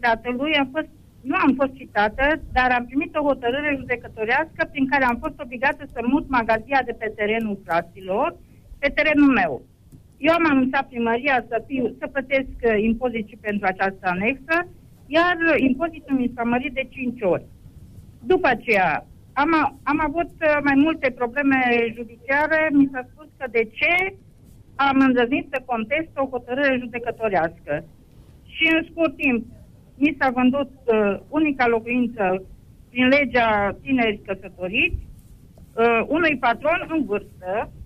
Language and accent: Romanian; Reghin, Mureș County, Romania; Sunt din Reghin